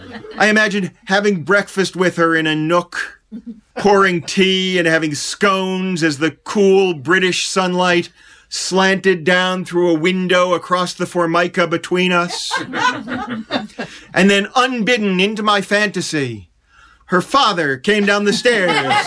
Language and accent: English; United States; accent: American; I was charming and young and thin, and I had my exotic American accent going for me.